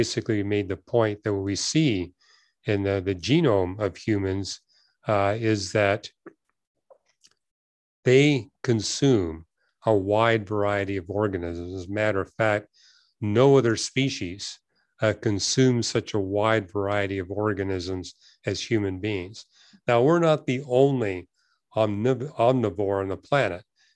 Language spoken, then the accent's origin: English; Vancouver, British Columbia, Canada; because I was raised in Vancouver, lived quite close to Vancouver's Chinatown.